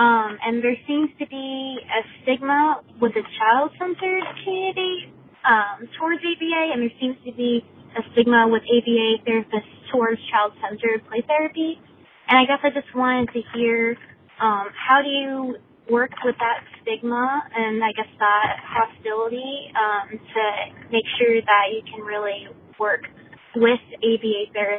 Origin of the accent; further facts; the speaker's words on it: Maryland, United States; I'm from Maryland and I currently do child-centered play therapy with kids with autism.